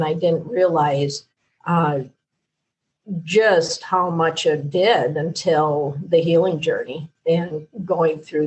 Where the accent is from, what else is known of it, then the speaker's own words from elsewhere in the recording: Minnesota, United States; Yeah, I grew up in Minnesota on a small hobby farm